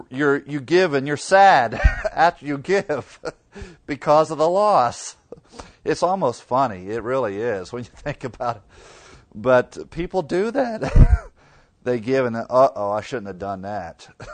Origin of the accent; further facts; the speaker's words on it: Ohio, United States; growing up in Ohio, we would sell seeds. It shows you're from farm country when you sell